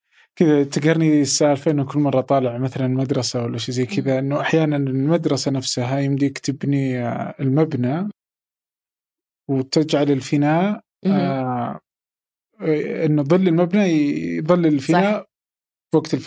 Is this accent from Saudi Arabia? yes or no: yes; Saudi Arabia; إذا كانوا زمان عندنا في السعودية يعني عايشين بهذا السوء